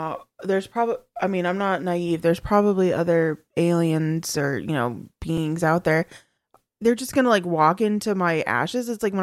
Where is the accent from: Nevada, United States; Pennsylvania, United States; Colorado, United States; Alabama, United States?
Colorado, United States; we're from Colorado. We don't have a lot of fireworks around here.